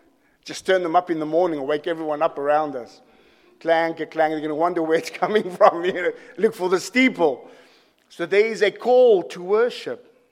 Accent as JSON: {"language": "English", "country": "South Africa", "tie": "born or raised there", "said": "I'm South African. The nations have come. There's an American. The nations are here. When I grew up in South Africa, in the area we lived"}